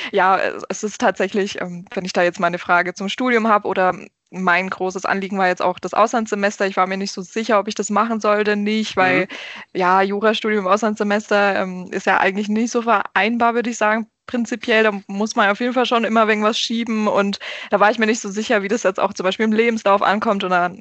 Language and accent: German; Bayreuth, Bavaria, Germany; ich komme ja aus Bayreuth